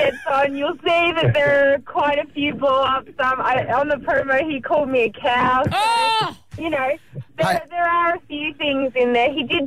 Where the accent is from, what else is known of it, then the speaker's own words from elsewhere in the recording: Melbourne, Victoria, Australia; I'm from Melbourne as well